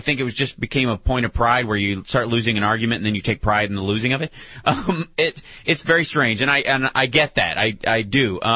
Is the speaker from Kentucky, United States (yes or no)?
yes; Peaks Mill, Kentucky, United States; I grew up in Peaks Mill, Kentucky. One road, 46 people.